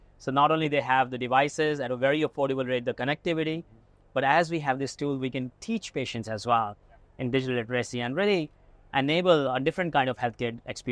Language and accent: English; New York City, New York, United States; now in Sacramento, United States; When I came from New York City to Sacramento, I thought, New York, no one can be as diverse as New York City, right?